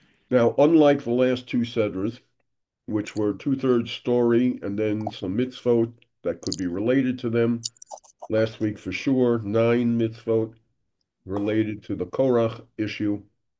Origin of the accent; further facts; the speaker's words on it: Brooklyn, New York, United States; Even though I grew up in Crown Heights, where not only was Chabad, which we never called Chabad at the time, Lubavitch